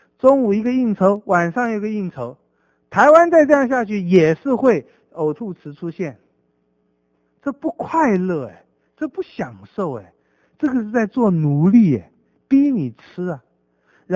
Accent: China; 我们中国人侍奉的，就是你拼命在追求的。

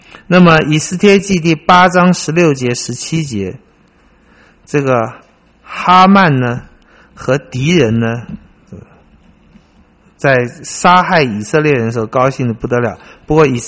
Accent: China; 江山是我们中国人的话，江山美人啊，江山是你的国土领域啊。

